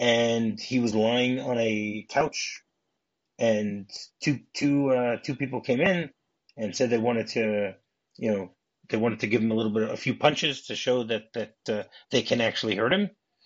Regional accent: Detroit, Michigan, United States; And then a few days later, he was in Detroit, my hometown, doing a show there.

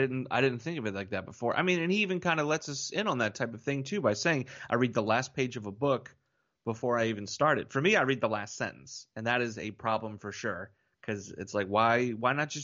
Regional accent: New York, United States; I'm from New York.

